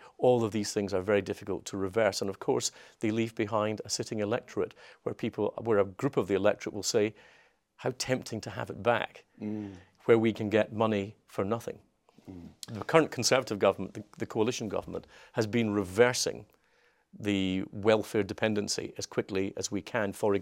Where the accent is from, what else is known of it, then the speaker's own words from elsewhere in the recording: Scotland, United Kingdom; I'm a unionist. And of course, I'm Scottish and I'm very proud of my Scottishness. Most of my family still live there.